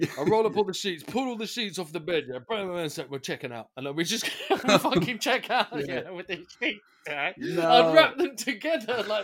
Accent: England, United Kingdom; yeah, because I'm British, yeah, fucking English, yeah.

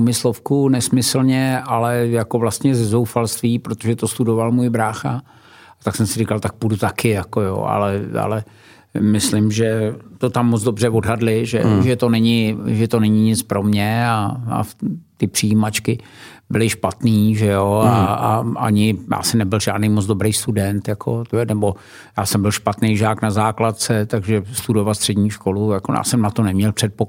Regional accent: Prague, Czechia; Tak já jsem se narodil v Bubenči nebo v Dejvicích, Praha 6. Tam jsem taky vychodil základní školu.

